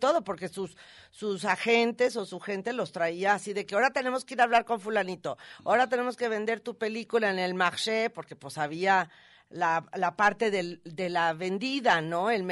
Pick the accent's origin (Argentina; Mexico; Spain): Mexico; Eso yo como mexicana